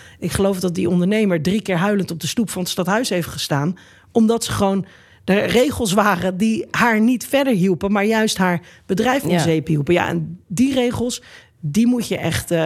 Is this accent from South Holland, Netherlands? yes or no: yes; Rotterdam, South Holland, Netherlands; Zeker toen ik opgroeide in Rotterdam in de jaren 80 en 90.